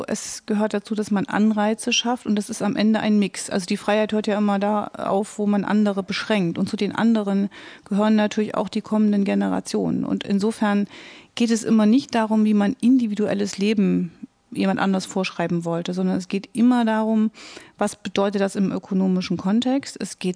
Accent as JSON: {"language": "German", "region": "East Germany", "country": "Germany", "said": "Das unterschreibe ich als Ostdeutsche gerne auch 100-mal"}